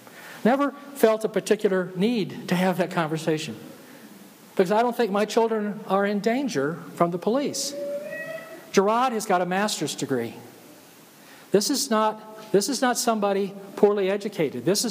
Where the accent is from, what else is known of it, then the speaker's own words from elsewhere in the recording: Forest Park, Georgia, United States; I'm from Forest Park, Georgia, and in July of 1964, I went to get my first driver's license